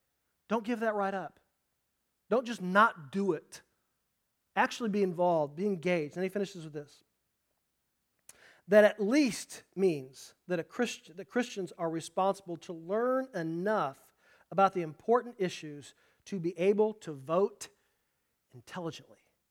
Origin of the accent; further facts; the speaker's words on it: Indianapolis, Indiana, United States; If you grew up in church like I did, and I grew up here in Indianapolis, there was a hymn that was sung a lot.